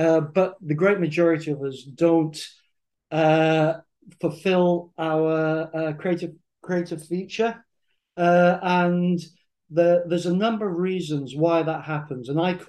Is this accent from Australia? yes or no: no; England, United Kingdom; now in Scotland, United Kingdom; I'm actually English, but I've lived in Scotland for about 35 years here.